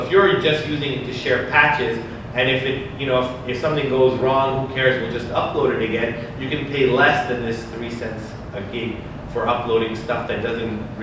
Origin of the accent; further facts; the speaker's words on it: Canada; So, I'm from Canada